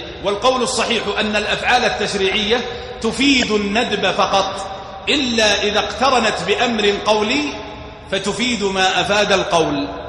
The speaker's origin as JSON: {"language": "Arabic", "region": "Hejaz", "country": "Saudi Arabia", "said": "يعني ليس من عادتي أن أكله، ما غير معروف عندنا في الحجاز"}